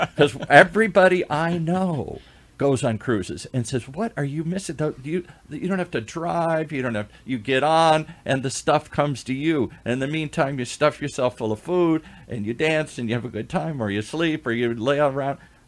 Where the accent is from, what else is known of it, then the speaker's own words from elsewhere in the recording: Detroit, Michigan, United States; now in Orange County, United States; When I lived in Detroit, I didn't say I was from Wayne County. I was from Detroit, even though I lived in a suburb